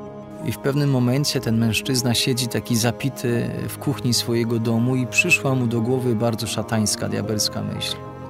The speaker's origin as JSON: {"language": "Polish", "region": "southern Poland", "country": "Poland", "said": "Ja pochodzę z południa Polski, z krainy latających siekier."}